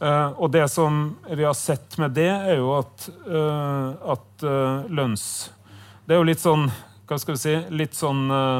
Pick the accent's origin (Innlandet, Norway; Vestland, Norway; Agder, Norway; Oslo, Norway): Vestland, Norway; Årdal; Derfor, der jeg kommer fra, altså i aluminiumsverket i Årdal og i Høyanger, er det veldig få igjen av verksarbeidere.